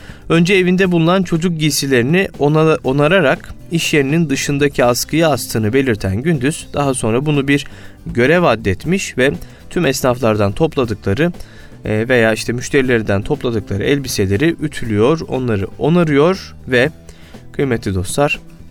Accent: Gönen, Balıkesir, Turkey; Bugün memleketimden Balıkesir Gönen'den, Gönenlilere selam olsun diyelim

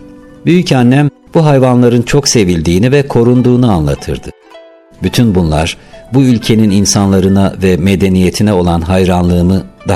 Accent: Istanbul, Turkey; Biz yarı İstanbulluyuz. Ben büyük babamın küçük kızının kızıyım. Ben genetik yapımın İstanbul kültürüyle şekillendiğine inanıyorum. Çünkü bu şehre özgü tipik bir evde doğdum ve büyüdüm.

